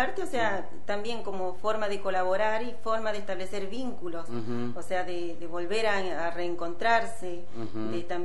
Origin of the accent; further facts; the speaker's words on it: Nogoyá, Entre Ríos, Argentina; Yo soy oriunda de Nogoyá